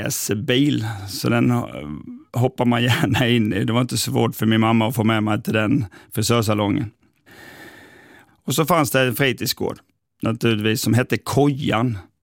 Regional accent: Halmstad, Halland County, Sweden; Jag är uppväxt på Vallås i utkanten av Halmstad. Och i Halmstad bor jag än idag.

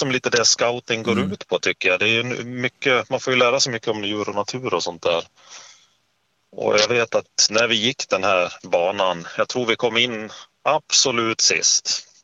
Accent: Dalarna County, Sweden; Jag växte upp i Dalarna.

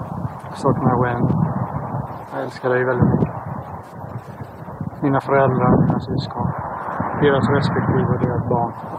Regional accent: Stockholm, Stockholm County, Sweden; Jag kommer från Stockholm i Sverige.

